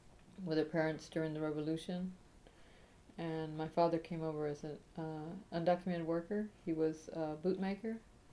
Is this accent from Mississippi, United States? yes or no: no; Crow, Texas, United States; also born or lived in Mercedes, Texas; Okay, I was born in Mercedes, Texas. I was just born there, but I grew up in Crow, Texas.